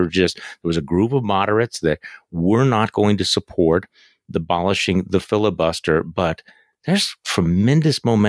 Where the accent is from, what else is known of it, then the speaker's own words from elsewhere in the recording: Wisconsin, United States; I'm from Wisconsin.